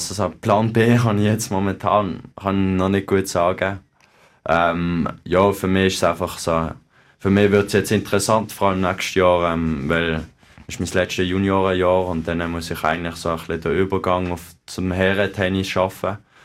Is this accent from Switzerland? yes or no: yes; Switzerland